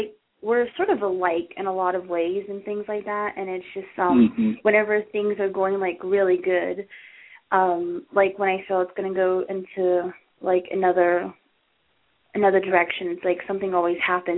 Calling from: Arizona, United States; I'm actually calling from Arizona.

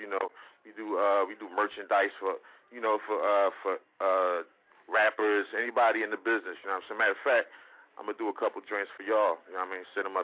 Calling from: Philadelphia, Pennsylvania, United States; This shit is Friendly Fire Tea, South Philly.

